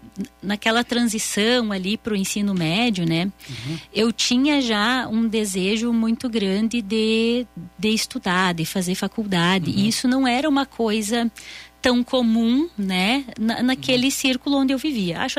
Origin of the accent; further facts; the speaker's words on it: Cruz Alta, Rio Grande do Sul, Brazil; now in Farroupilha, Brazil; Então, eu sou natural de Cruz Alta, né? Que é mais lá no noroeste gaúcho, uhum. Né? Nasci em abril de 1981, no dia 7, e moro em Farroupilha há 12 anos já, né?